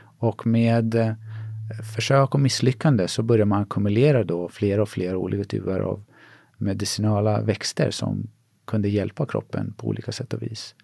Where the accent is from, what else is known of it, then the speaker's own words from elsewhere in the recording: Sweden; born there; also born or lived in China; Min far är från Grekland och min mor är från Polen. Och jag är född här i Sverige.